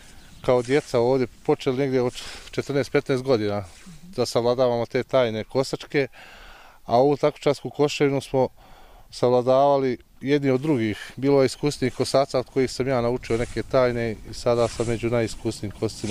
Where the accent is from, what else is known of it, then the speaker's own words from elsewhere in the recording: Bosanski Petrovac, Federation of Bosnia and Herzegovina, Bosnia & Herzegovina; dolazim iz Bosanskog Petrovca, sela Smoljane.